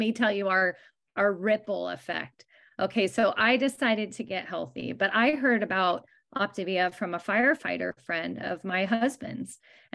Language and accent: English; Dallas, Texas, United States; now in California, United States; I'm originally from Dallas, Texas, but I am here in California